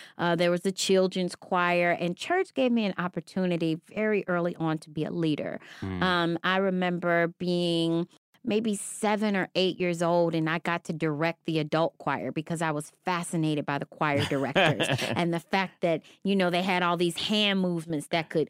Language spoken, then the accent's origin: English; Cincinnati, Ohio, United States; also born or lived in Kentucky; obviously I was born in Kentucky, but then moved when I think I was like 4 or 5 years old, and started school in Cincinnati and did all of elementary school.